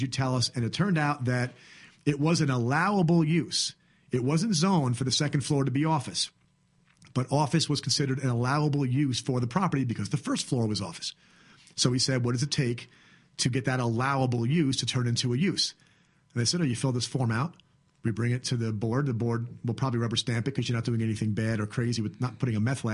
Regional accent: Tarrytown, New York, United States; moved away; Like we did a deal in Tarrytown, New York, also on the Hudson River. That's where I come from. I'm a Southerner now, but I haven't shaken the accent.

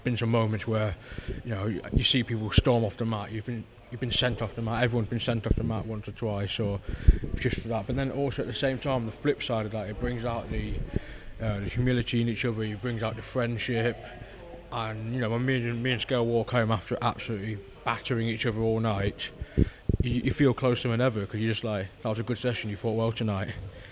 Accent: Gainsborough, East Midlands, United Kingdom; And then knowing Johnsy from Scunthorpe, I'm from Gainsborough, only about 20 minutes apart.

